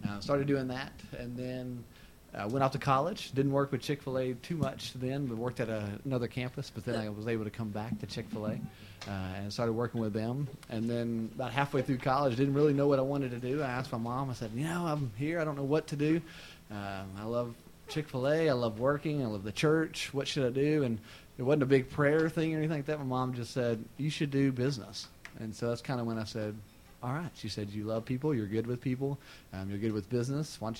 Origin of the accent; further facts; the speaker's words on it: Diboll, Texas, United States; And so I grew up in Diboll, Texas, which is the metropolis about 2 hours north of Houston, of about, I think, 5,000 people or less since I've left there.